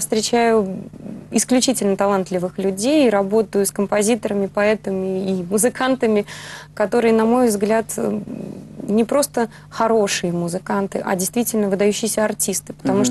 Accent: Nizhny Novgorod, Nizhny Novgorod Oblast, Russia; в Нижнем Новгороде, это мой родной город.

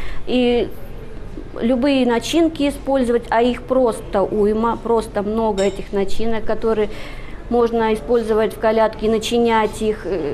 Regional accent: Yaroslavl, Yaroslavl Oblast, Russia; born there; Родилась в Ярославле.

